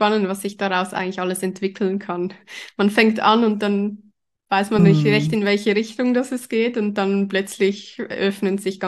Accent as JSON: {"language": "German", "town": "Zürich", "region": "Zurich", "country": "Switzerland", "tie": "born or raised there", "said": "Ich bin in Zürich aufgewachsen, habe dort auch Kunstgeschichte studiert, aber nur im Nebenfach. Im Hauptfach hatte ich Publizistik und Kommunikationswissenschaften."}